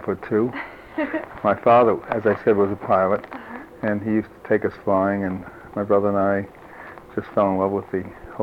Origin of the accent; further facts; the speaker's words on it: Jamaica, New York, United States; also born or lived in Arizona; most of my early life was spent in Jamaica, in Queens County, and a couple of years in Arizona, in the southern part of Arizona.